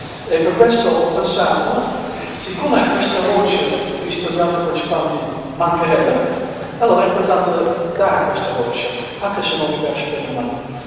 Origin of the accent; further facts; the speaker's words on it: Netherlands; Italian is a second language; now in Italy; pur essendo nato e cresciuto in Olanda, vivo 24 anni in Olanda, in Italia, mi sono sposato con una donna italiana da quasi 22 anni